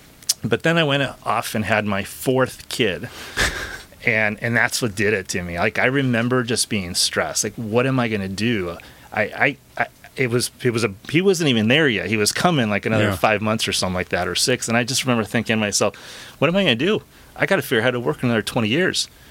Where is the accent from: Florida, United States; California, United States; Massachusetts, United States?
California, United States; San Clemente; So I grew up in San Clemente, great little town and small town.